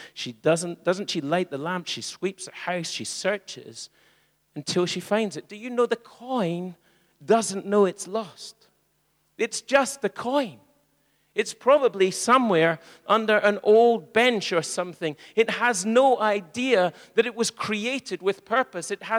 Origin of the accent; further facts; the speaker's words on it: Isle of Man; So I think, well, I'm from the Isle of Man.